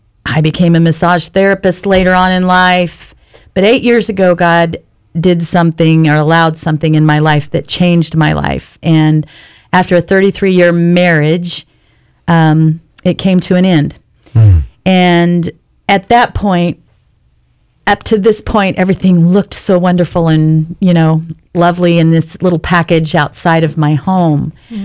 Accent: Kansas City, Missouri, United States; So I'm from Kansas City, Missouri.

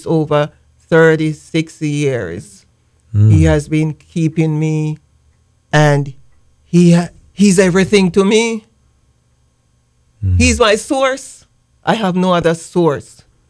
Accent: Jamaica; I'm originally from Jamaica.

